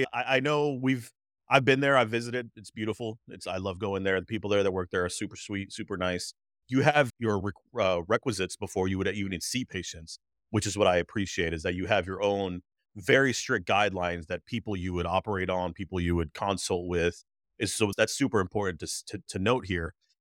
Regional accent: North Carolina, United States; growing up in North Carolina, I wasn't exposed to a lot of Middle Eastern people around all the time.

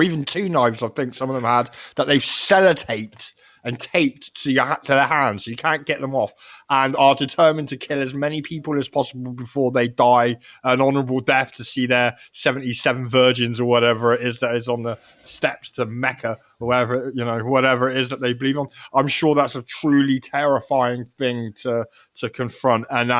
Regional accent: United Kingdom; I'm telling you that as a British man, you had all this taken.

